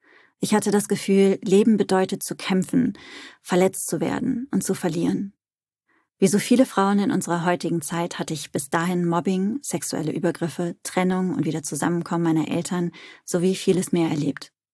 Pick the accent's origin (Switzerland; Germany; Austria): Germany; North Rhine-Westphalia; wie man bei uns im Ruhrpott sagt.